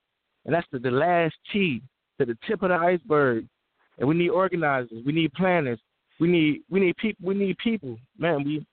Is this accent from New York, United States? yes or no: no; Chicago, Illinois, United States; I'm from Chicago. I'm a, you know, I mean, I used to be a black stone.